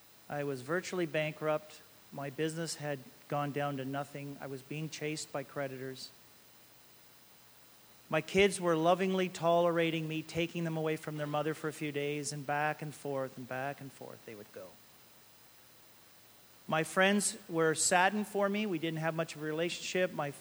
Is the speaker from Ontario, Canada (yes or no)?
yes; Hamilton, Ontario, Canada; I was raised in Hamilton, Ontario. Went up through my childhood and then my teens